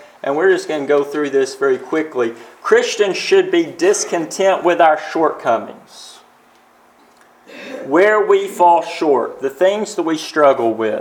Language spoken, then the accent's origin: English; the South, United States; You know, I speak as a Southerner. What if I had to move from the South up to the Northern states, to New York City?